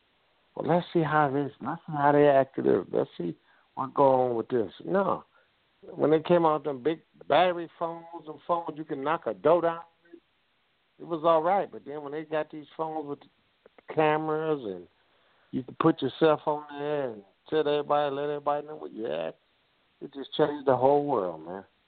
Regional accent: Detroit, Michigan, United States; We never had no shooting in schools in Detroit. I come from Detroit.

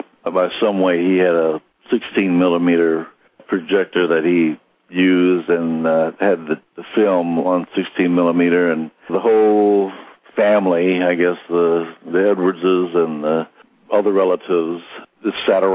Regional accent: Buffalo, New York, United States; I still enjoy my hometown. I'm still a root for all that is Buffalo.

